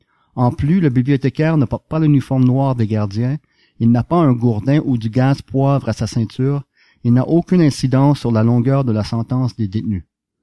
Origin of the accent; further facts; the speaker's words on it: Montreal, Quebec, Canada; moved away as an adult; also born or lived in Boston, United States; Je suis né à Montréal en 1961. Je suis resté à Montréal jusqu'à 92.